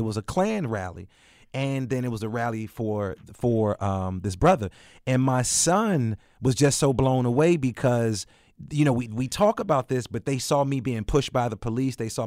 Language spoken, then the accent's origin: English; Chicago, Illinois, United States; I'm from the South Side of Chicago. My son and daughter would never have that same experience, even though I take them back there and show them my hood, the body where I grew up.